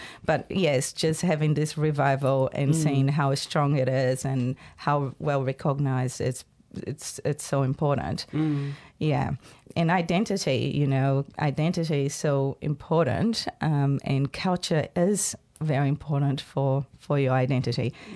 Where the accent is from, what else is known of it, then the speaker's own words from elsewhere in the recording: India; now in New Zealand; I came from India to New Zealand, and it took me a long time, you know, getting to know the place and the country to find my own space here in New Zealand. But I think being part Indigenous, for myself, it's been a real good connection.